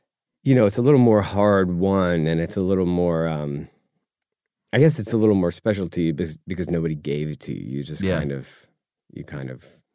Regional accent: Asheville, North Carolina, United States; also born or lived in Oakland, California; It was, when I grew up, it was just outside of the Asheville city limits.

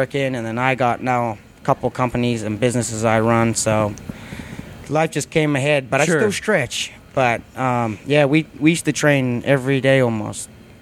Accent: New Zealand; I came from New Zealand

